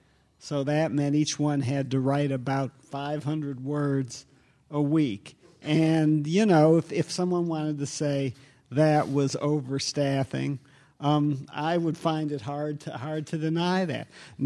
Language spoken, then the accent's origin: English; Detroit, Michigan, United States; oh, well, I grew up in Detroit there.